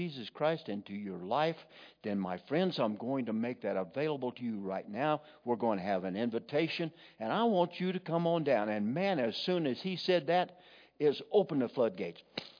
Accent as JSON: {"language": "English", "town": "Aztec", "region": "New Mexico", "country": "United States", "tie": "born or raised there", "said": "because I went to school in Aztec. Everybody knows me. I was born and raised in Aztec."}